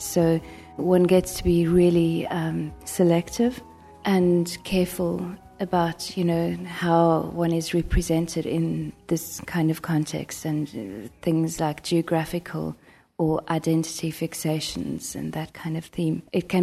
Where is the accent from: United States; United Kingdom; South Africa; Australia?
South Africa; As a South African artist